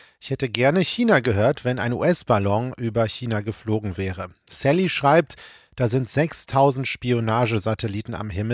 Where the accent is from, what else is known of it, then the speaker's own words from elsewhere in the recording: Bückeburg, Lower Saxony, Germany; born there; Ich bin ja fast Norddeutscher, geboren in Bückeburg bei Hannover